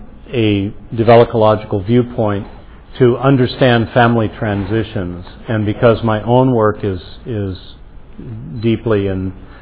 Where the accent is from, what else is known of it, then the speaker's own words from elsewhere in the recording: Illinois, United States; I'm from Illinois. Yeah, I am. Not from Chicago.